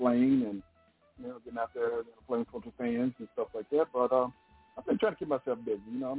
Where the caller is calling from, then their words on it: Pasadena, California, United States; Well, Pasadena, California.